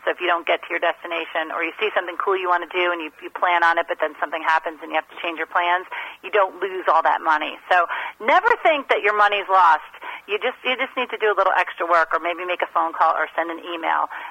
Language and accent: English; Saugerties, New York, United States; you know I'm from Saugerties, yes. New York, which is where the Woodstock anniversary...